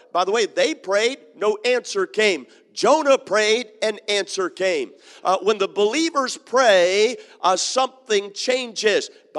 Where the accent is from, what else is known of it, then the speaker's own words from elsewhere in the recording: United States; I'm an American. We are used to taking care of problems ourselves.